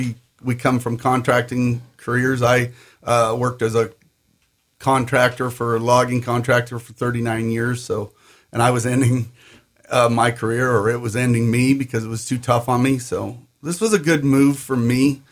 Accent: Priest River, Idaho, United States; I was born and raised in Priest River. 58 years I've lived there

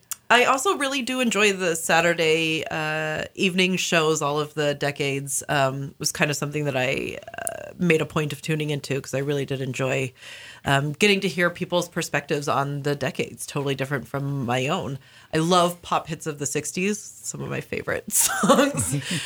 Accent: Sandpoint, Idaho, United States; I grew up in Sandpoint, Kootenai, shout out specifically.

